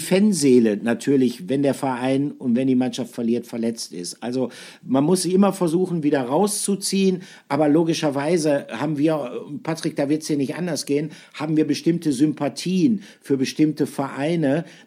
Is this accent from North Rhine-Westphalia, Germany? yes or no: yes; Bielefeld, North Rhine-Westphalia, Germany; Ich komme aus Bielefeld, ich bin Ostwestfale.